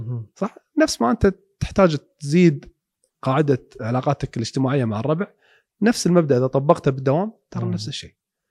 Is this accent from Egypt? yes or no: no; Kuwait; خلنا أقول لك إحنا ككويتيين شياطين